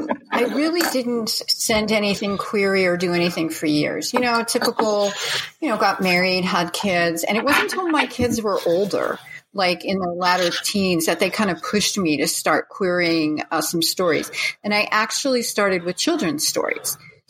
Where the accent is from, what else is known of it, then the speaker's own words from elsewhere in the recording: New York, United States; When I was about 13, I'm originally from New York, and they had a contest at my school, and it was citywide.